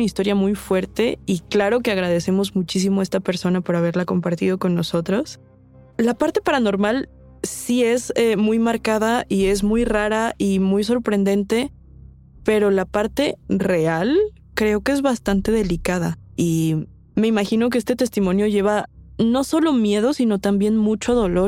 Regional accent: Chihuahua, Mexico; Nosotros somos de Chihuahua. Desde que yo era niño, me acuerdo que mi mamá no me quería.

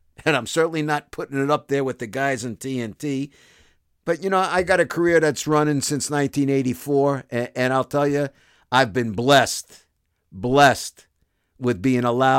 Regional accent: Brooklyn, New York, United States; Albeit from Queens, I'm from Brooklyn, as you guys certainly know by now.

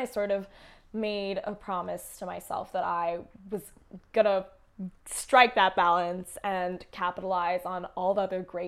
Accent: San Francisco, California, United States; born there; now in New York City, United States; always an interesting question when people ask me where I'm from. It's a little bit of a mixed cocktail. So I was born in San Franc

